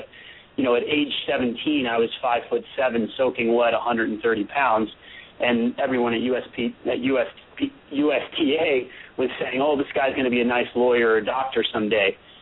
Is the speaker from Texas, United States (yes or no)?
no; Colorado, United States; when I look back at my life growing up in Colorado, then Stanford, then playing on the pro tour